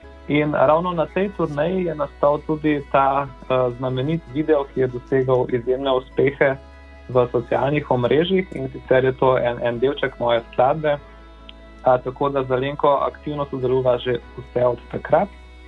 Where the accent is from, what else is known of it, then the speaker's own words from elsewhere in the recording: Ljubljana, Central Slovenia, Slovenia; kajti tudi sam sem iz Ljubljane, tako da imam tukaj kar veliko bazo poslušalcev